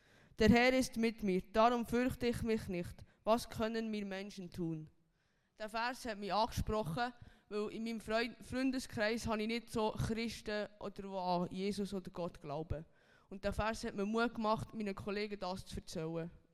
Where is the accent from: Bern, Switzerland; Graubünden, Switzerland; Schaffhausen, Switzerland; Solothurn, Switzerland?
Solothurn, Switzerland; Riedholz; Also, ich komme von Riedholz, ich bin 16